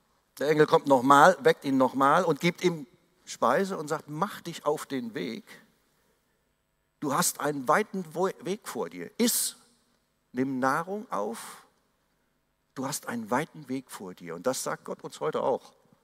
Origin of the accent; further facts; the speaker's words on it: North Rhine-Westphalia, Germany; born there; einmal rund ums Siegerland, wo ich geboren bin, an einem Tag.